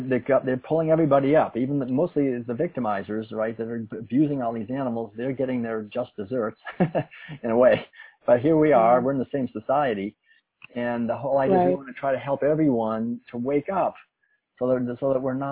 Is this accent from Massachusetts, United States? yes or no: yes; Concord, Massachusetts, United States; You know, I'm from Concord, Massachusetts, and I mean, every April 19th, we would celebrate the midnight ride of Paul Revere. I mean, I was born and raised in that.